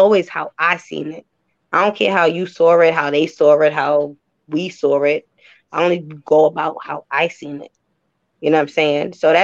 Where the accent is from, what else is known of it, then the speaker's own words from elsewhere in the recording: Crown Heights, New York, United States; I am originally from Crown Heights, so I did bring in my folks that I had from my neck of the woods as well